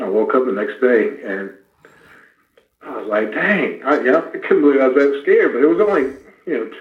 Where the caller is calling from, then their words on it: Cleveland, Georgia, United States; We're calling back from Cleveland, Georgia.